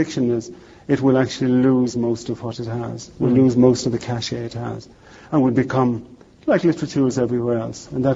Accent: Munster, Ireland; our neighbours, when I grew up in Tipperary, all went to the well for water.

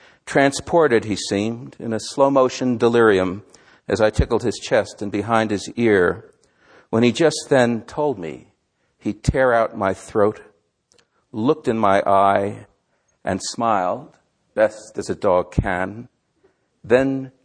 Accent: New Jersey, United States; I'm from North Jersey. Every once in a while you'll hear a vowel. I've done what I could to camouflage that most of my life.

